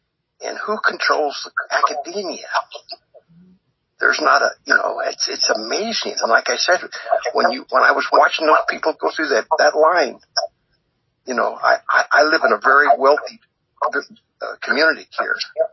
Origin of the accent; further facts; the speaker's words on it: Yakima, Washington, United States; born there; I was born in Yakima